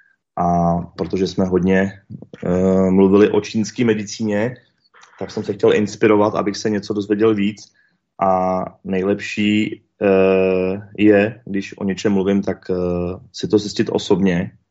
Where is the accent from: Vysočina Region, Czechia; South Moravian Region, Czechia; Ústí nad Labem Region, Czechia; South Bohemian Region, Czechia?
South Bohemian Region, Czechia; České Budějovice; Já jsem z Českých Budějovic